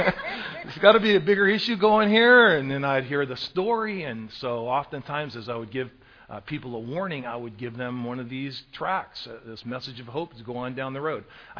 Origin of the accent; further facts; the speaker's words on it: Bay Area, California, United States; I grew up mostly in the Bay Area in California, and I was given a football scholarship to the University of Oregon